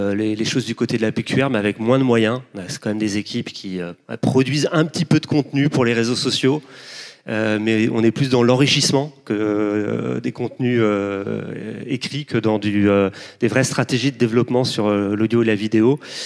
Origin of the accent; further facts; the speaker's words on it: Les Sables-d'Olonne, Pays de la Loire, France; born there; moi qui suis né au Sable d'Olonne